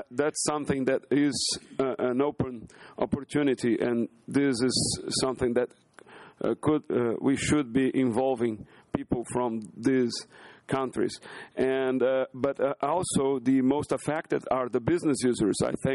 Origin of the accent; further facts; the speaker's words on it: Brazil; English is a second language; I'm with the Gineso Council, representing the ISP community, and I'm also from Brazil, where I represent the ISP community in Brazil.